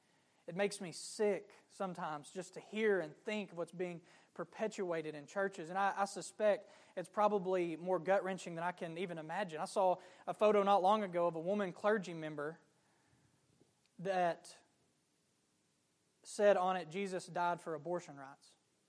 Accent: Arkansas, United States; I'm from Arkansas, so I've never seen much snow at one time.

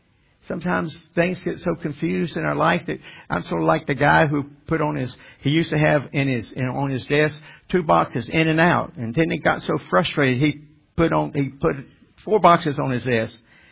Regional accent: North Carolina, United States; coming through my hometown in North Carolina after he had died in Georgia.

